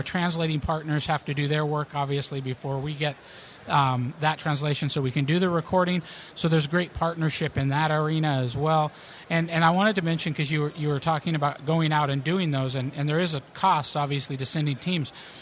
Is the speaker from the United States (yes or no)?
yes; Washington, United States; I'm originally from Washington State.